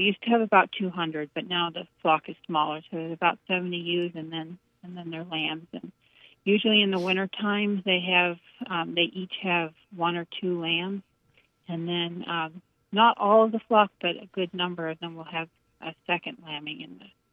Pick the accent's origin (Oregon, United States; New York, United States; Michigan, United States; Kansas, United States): Oregon, United States; Cave Junction; I grew up in Cave Junction, Oregon, on a farm here with my family.